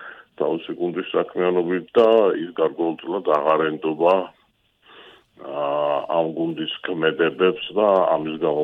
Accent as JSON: {"language": "Georgian", "region": "Racha-Lechkhumi and Kvemo Svaneti", "country": "Georgia", "said": "მინდა ცოტა ნაგვიანებით, მაგრამ რაჭველი ვარ"}